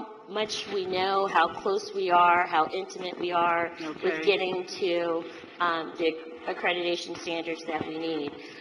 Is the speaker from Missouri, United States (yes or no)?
yes; University City, Missouri, United States; And I have to say that I was born and raised in University City.